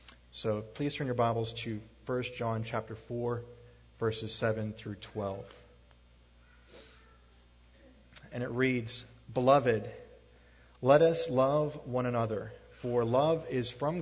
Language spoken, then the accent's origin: English; Pittsburgh, Pennsylvania, United States; As Nate has so eloquently stated, I come from Pittsburgh, from First Evangelical Free Church.